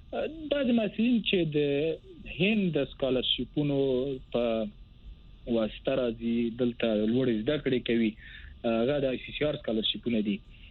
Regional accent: Maidan Wardak, Afghanistan; زه اصل کې د وردګو د ولایت څخه یم او د تملوړ زده کړې کړې دي تر پنځه کال کې په هند کې

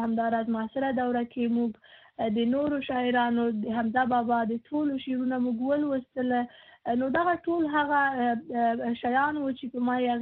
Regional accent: Kabul, Afghanistan; moved away as an adult; ما از په کابل کې زیږیدلې ما او په کابل کې ما زده کړې کړې دي

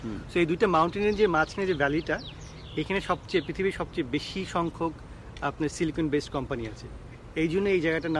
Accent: Bangladesh; আমি ছিলাম ফার্স্ট বাংলাদেশি, আর আমার কয়েক মাস পরে দু একজন জয়েন করেছিল।

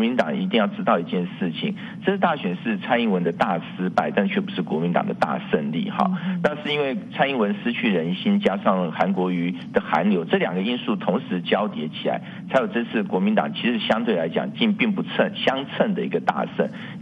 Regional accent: Taiwan; 我是台湾人，我是中国人，我的中国是中华民国。

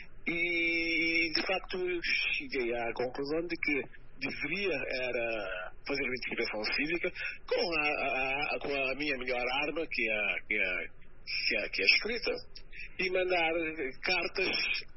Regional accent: Portugal; Eu me sinto filho de algo, sou português, sou polite

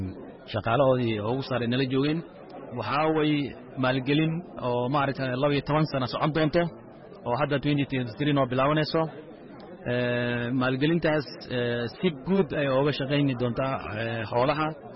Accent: Garissa, Garissa County, Kenya; anagana reer Garissa baan nahay

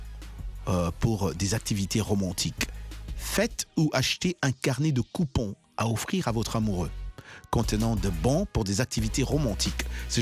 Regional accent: Dimbelenge, Kasaï-Central, DR Congo; Ça, en tout cas, chez moi, Dimbelenge, ça ne peut pas marcher.

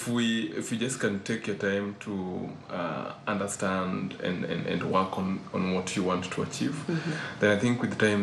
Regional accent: Mathare, Nairobi, Kenya; Growing up in Mathare was not easy

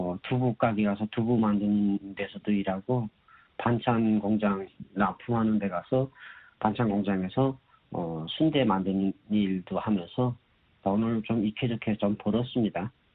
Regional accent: North Korea; moved away as an adult; 저는 북한에서 온 사람이라고

